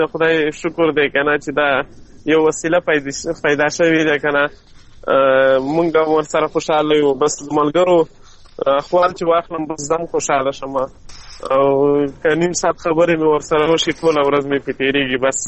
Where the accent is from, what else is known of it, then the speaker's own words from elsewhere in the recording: Mandozai, Khost, Afghanistan; now in Saudi Arabia; زه د خوست مندوزۍ ولسوالۍ یم د خان کلي د شبوخیل اوسېدونکی یم.